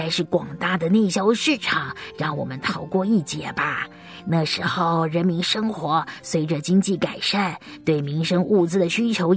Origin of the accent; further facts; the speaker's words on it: Poland; Chinese is a second language; 嗯，我们波兰人不想只当西欧国家的代工，所以很积极地朝着科技与研发的目标努力。现在波兰可以生产各类型的飞机